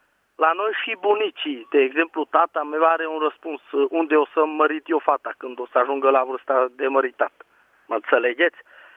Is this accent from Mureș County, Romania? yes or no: yes; Mureș County, Romania; de la Mureș